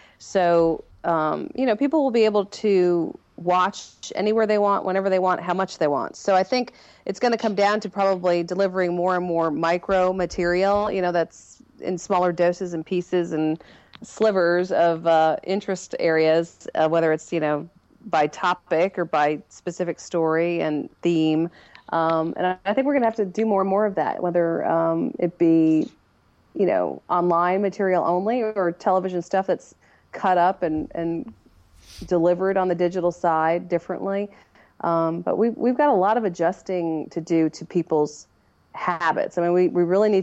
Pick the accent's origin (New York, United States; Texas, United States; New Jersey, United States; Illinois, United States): New York, United States; moved away; I'm from New York, but I sound like I'm from the south of the U.S. now because I've been here for 20 years.